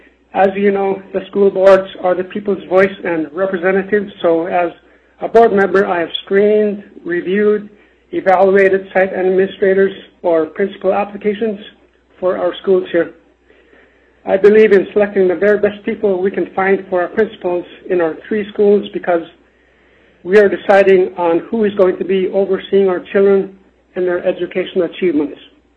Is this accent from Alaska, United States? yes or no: yes; Hooper Bay, Alaska, United States; now in Bethel, United States; I am Yupik Eskimo from Hooper Bay, where I was born and grew up.